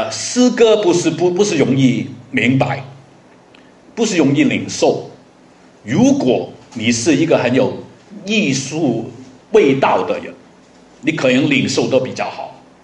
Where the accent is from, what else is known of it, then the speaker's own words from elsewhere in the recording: China; 我们中国人都很多诗